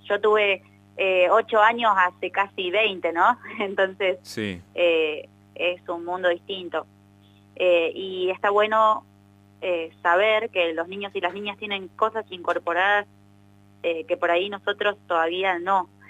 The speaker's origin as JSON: {"language": "Spanish", "region": "La Pampa", "country": "Argentina", "lives_now": "Córdoba, Argentina", "said": "Uf, mira, vengo de La Pampa, que de ahí hay bastante sequía."}